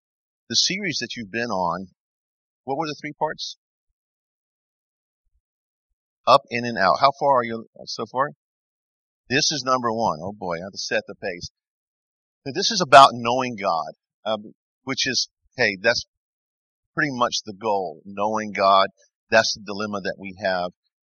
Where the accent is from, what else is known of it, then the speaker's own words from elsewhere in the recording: the South, United States; And I'm from the South where it's really, you know, it's a pretty big problem and humorous.